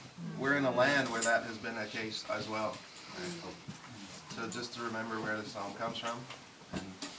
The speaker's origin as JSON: {"language": "English", "region": "Georgia", "country": "United States", "said": "So I come from Georgia, and where they were slaves."}